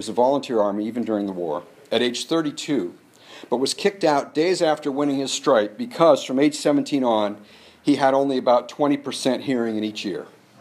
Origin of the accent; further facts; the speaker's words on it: Canada; I come from Canada, which lost many people, especially young ones, during that first war, and in virtually every little town in English-speaking Canada, even the towns I grew up in, both of which had a population of under 2,000